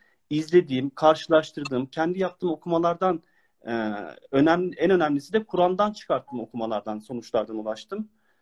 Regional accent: Ankara, Turkey; now in Colombia; aslen Ankaralıyım. Bilkent Uluslararası İlişkiler mezunuyum. 45 yaşındayım. Yurt dışında yaşıyorum ve çalışıyorum Kolombiya'da.

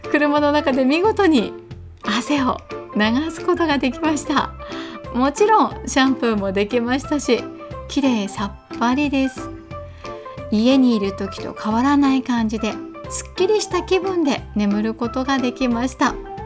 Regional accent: Kanazawa, Ishikawa, Japan; 地元金沢でバンライフをした私たち

